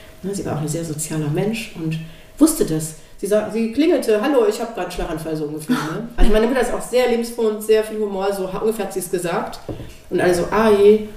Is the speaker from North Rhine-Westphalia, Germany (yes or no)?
yes; Essen, North Rhine-Westphalia, Germany; now in Solingen, Germany; in Essen geboren, deswegen Essen, meine Heimatstadt hier. Ich wohne in Solingen